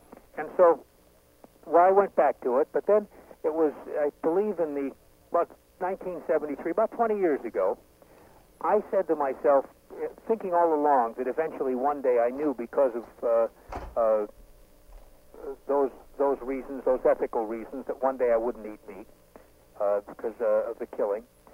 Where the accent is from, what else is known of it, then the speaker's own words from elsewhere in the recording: Detroit, Michigan, United States; moved away; also born or lived in New York / Buffalo / Cleveland / Oakland; Right. I grew up in Detroit. That was home for me. And then I left in 1957 and ended up in places like New York and Buffalo and also Cleveland and San Francisco Bay Area, Oakland, actually, and then came down to Los Angeles.